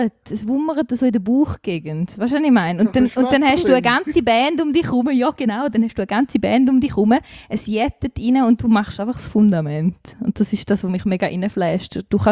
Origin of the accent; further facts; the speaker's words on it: Croatia; Ich bin schon in der Pampa aufgewachsen, in Kroatien.